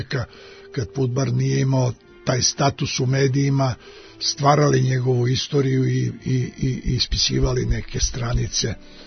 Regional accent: Zaječar, Southern and Eastern Serbia, Serbia; kad sam bio klinac u Zaječaru

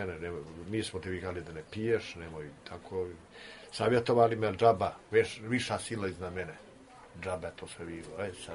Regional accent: Montenegro; moved away; Kad sam došao iz Crne Gore, nije sam pio alkohol.

